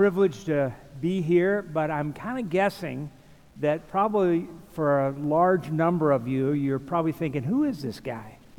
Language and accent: English; Pensacola, Florida, United States; also born or lived in St. Louis; Met my wife here. She's from Iowa. I'm from Pensacola, Florida.